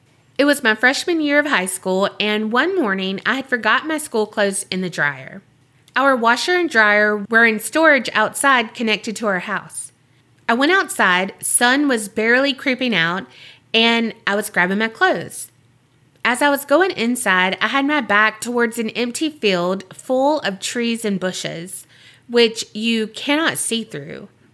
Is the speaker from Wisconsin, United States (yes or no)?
no; Texas, United States; now in East Grand Forks, United States; I'm from Texas, but currently living in East Grand Forks, Minnesota.